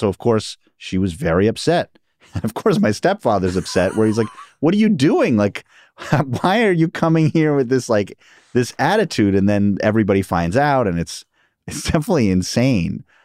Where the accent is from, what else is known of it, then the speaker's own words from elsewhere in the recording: New York City, New York, United States; I grew up in Queens and Upper West Side, Manhattan